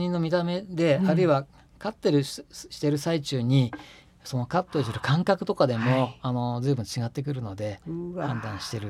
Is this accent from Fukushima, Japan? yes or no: no; Shizuoka, Japan; やはり私静岡に生まれ育ってますから、何らかの形で静岡に恩返しをしたいなっていう気持ちもあったり